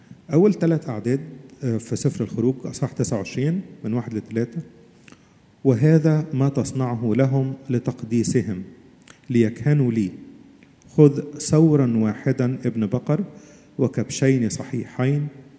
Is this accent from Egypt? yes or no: yes; Egypt; عندنا في مصر